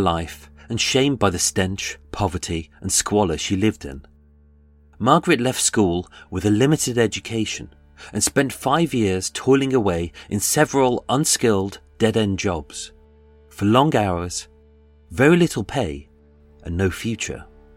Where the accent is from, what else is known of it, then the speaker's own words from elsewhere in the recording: Birmingham, West Midlands, United Kingdom; having instantly devalued it simply because I'm a Brummie.